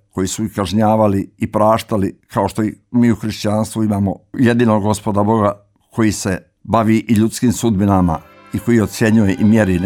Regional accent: Morakovo, Nikšić Municipality, Montenegro; U tom mom rodnom kraju, u Župi Niksićkoj, u selu Morakovu

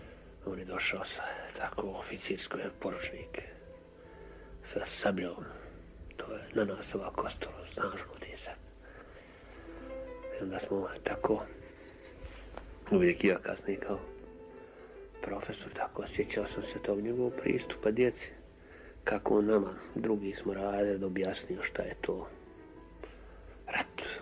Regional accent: Gornji Podgradci, Republika Srpska, Bosnia & Herzegovina; born there; Ja sam rođen u Gornjim Podgradcima, opština Bosanska Gradiška. To je pravo Podkozarje. Gornji Podgradci su upravo naslonjeni na Kozaru. Ja sam znao za to svoje selo jer sam pošao u školu.

